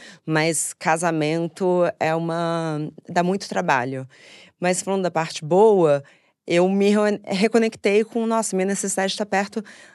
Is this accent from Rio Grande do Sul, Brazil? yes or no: no; Rio de Janeiro, Brazil; como você disse, eu cresci no Rio, isso era uma prioridade pra mim